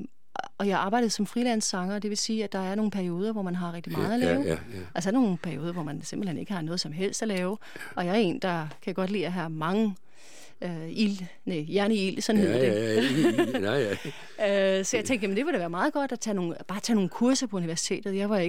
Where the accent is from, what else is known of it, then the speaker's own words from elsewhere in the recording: Connecticut, United States; also born or lived in New York; Altså, jeg voksede op hovedsageligt på Østkysten i New York og Connecticut.